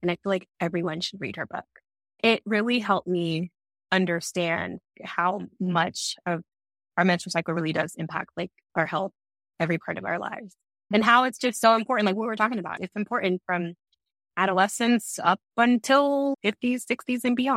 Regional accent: Ghana; And I'm from Ghana. So we call it pear in Ghana

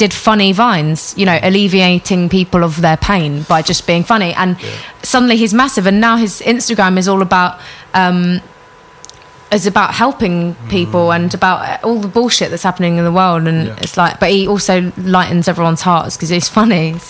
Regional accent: Limerick, Munster, Ireland; I'm from Limerick.

